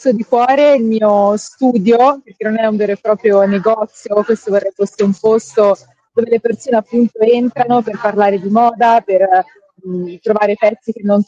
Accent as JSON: {"language": "Italian", "town": "Gallina", "region": "Tuscany", "country": "Italy", "tie": "born there", "said": "Della Val d'Orcia"}